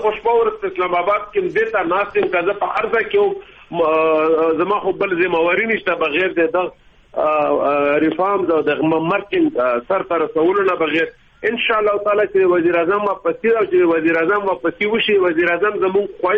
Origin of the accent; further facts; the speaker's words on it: Khyber Pakhtunkhwa, Pakistan; زه د خیبر یم